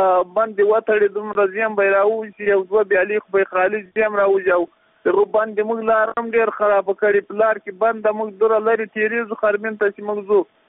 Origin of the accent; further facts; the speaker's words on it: Paktika, Afghanistan; د پکتیکا یو سپټل او کوړې د مشکل د کلی اوسیدونکو